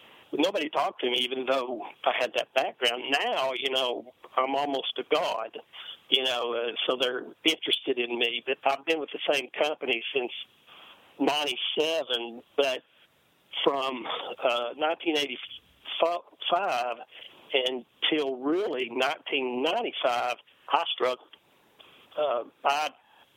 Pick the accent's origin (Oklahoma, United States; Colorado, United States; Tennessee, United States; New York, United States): Tennessee, United States; Knoxville; You know, I was from Knoxville and University of Tennessee was everything.